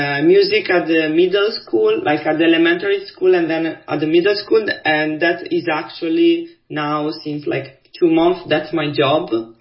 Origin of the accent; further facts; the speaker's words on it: Bologna, Emilia-Romagna, Italy; English is a second language; also born or lived in Netherlands; In Bologna. I'm from Bologna.